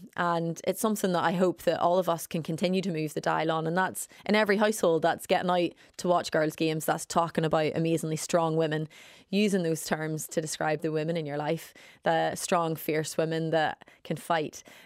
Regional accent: Ireland; I think whenever we talk about female role models, I think as Irish people, we're very lucky.

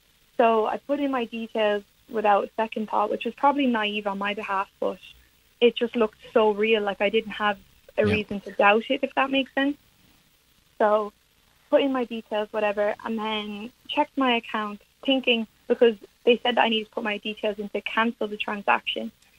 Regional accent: Wicklow, Leinster, Ireland; I'm from Wicklow and I go to college in Limerick, so I don't have the option to commute

